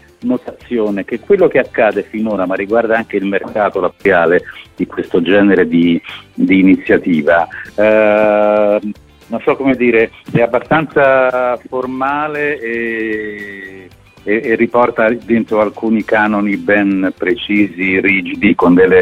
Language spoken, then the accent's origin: Italian; Apulia, Italy; lui è un pugliese del nord mentre io sono un pugliese del sud